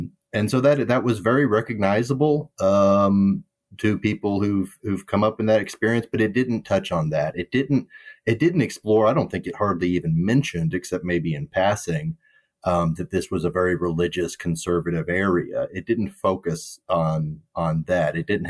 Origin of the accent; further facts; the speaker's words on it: Arkansas, United States; I grew up in Arkansas, and I'm gay.